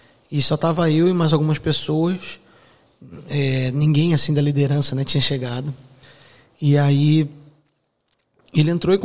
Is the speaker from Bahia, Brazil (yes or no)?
no; Rio de Janeiro, Brazil; Eu sou do Rio de Janeiro